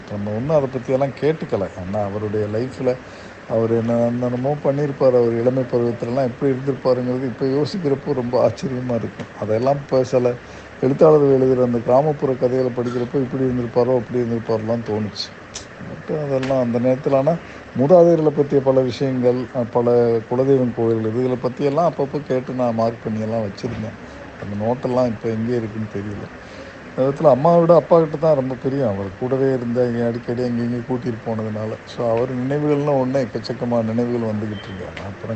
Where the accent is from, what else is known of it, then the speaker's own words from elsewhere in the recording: Uthirakosamangai, Tamil Nadu, India; என்னை உத்தரகோஷமங்கலம், நான் என் தாத்தா வீட்டிலேருந்து தான் வளர்ந்தேன்.